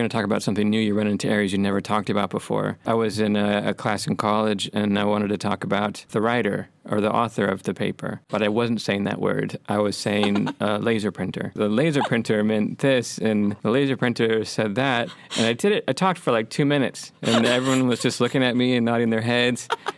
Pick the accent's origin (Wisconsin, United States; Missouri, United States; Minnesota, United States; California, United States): California, United States; Yeah, but no, they liked that I was from California, and mainly because of Baywatch.